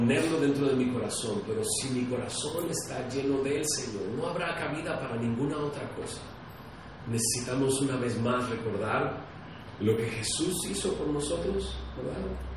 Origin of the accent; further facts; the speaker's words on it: Mexico City, Mexico; allá por mi tierra, bueno, por mi tierra me refiero a la Ciudad de México. Allá por mi tierra, en la Ciudad de México